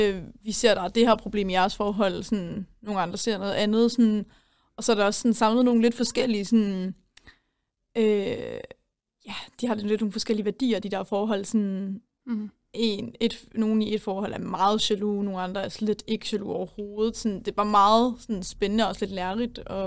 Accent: Middelfart, Region of Southern Denmark, Denmark; jeg er 20 år gammel, og jeg går på tredje semester her på journalistik, og jeg kommer fra Middelfart.

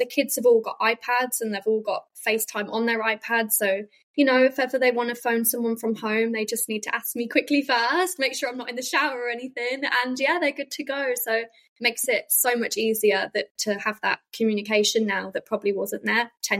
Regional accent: Leicester, East Midlands, United Kingdom; also born or lived in Australia; now in Cambridgeshire, United Kingdom; So in the UK, I was always living in Leicester, so the Midlands. And then when me and Jason came home from Australia together, we moved to Cambridgeshire.

